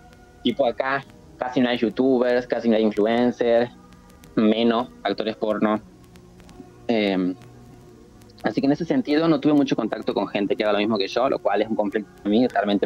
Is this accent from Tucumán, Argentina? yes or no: yes; Tucumán, Argentina; now in Jujuy, Argentina; Y sí, viviendo en una ciudad chica. Encima yo no soy oriunda de Jujuy. Yo vivía en otra provincia un poco más grande llamada Tucumán. Y me vine a vivir a esta provincia más chica por mi pareja, que él es jujeño.